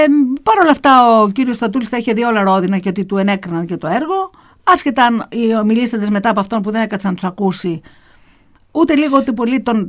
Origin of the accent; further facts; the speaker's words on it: Palaiochouni, Peloponnese, Greece; στην Παλαιόχουνη, στη Μεγαλόπολη, στο χωριό μου.